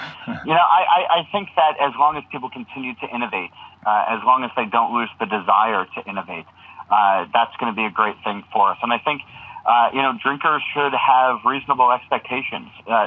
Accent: New Jersey, United States; Oh, well, so I grew up in New Jersey, and there is a place called Town Hall Deli

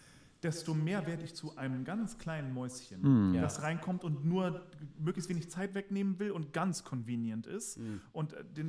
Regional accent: Germany; now in Vienna, Austria; Ich fühle mich jetzt zum Beispiel als Deutscher in Wien manchmal eingeschüchtert, weil ich weiß, viele Wiener mögen Deutsche nicht.

